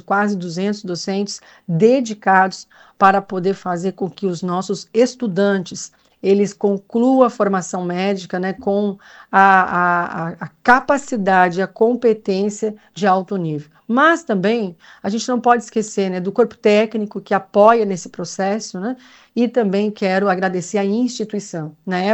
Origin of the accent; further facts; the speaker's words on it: South Region, Brazil; que bom que nós somos do Sul, que bom que nós estamos aqui nesta região